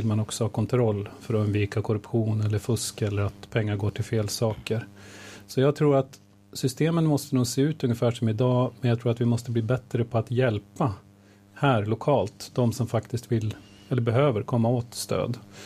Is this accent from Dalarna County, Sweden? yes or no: no; Gävleborg County, Sweden; Jag var med från början, och jag växte upp i norra Hälsingland